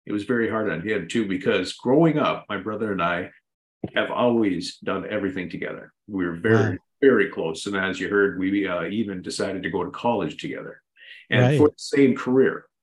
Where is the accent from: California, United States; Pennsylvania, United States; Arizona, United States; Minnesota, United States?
Minnesota, United States; Little Falls; I'm 49 years old. I'm from Little Falls, Minnesota